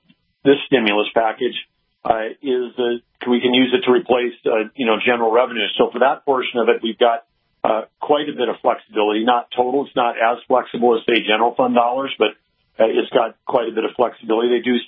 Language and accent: English; North Dakota, United States; as an American, as a citizen, as someone that, grew up and lived my life in North Dakota, it's baffling and it's heartbreaking and it's disturbing.